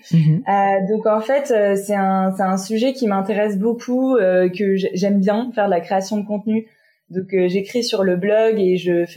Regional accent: France; je suis d'origine franco-malgache. Donc j'ai une mère française et un père malgache et j'ai grandi en France

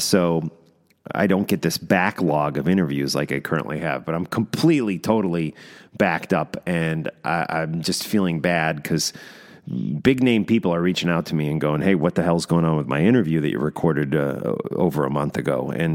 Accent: West Coast, United States; I don't know if it's because I'm from the West Coast, but I don't get the fascination

